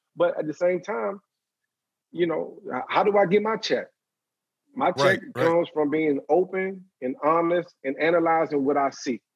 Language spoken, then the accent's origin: English; Maryland, United States; I went back to Maryland with my hometown, and I was hanging out with a friend of mine.